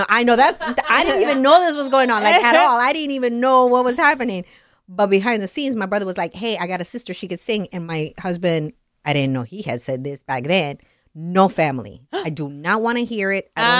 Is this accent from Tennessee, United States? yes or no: no; Florida, United States; born there; also born or lived in Colombia; because I'm a Colombian. So even though I was born in Florida, tengo sangre colombiana.